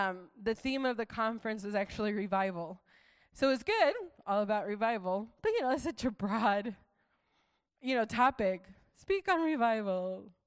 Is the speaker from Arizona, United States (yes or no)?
yes; Arizona, United States; Lord, I'm, you know, 23 years old. I'm from Arizona.